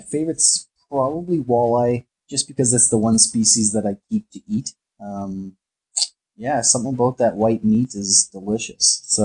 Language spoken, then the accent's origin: English; Winnipeg, Manitoba, Canada; I grew up in Winnipeg and like I've been here my whole life.